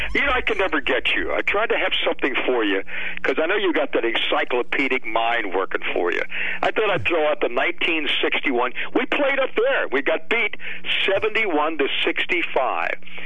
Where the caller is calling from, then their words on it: Altoona, Pennsylvania, United States; Hi, Steve. I got a question. I'm calling from Altoona.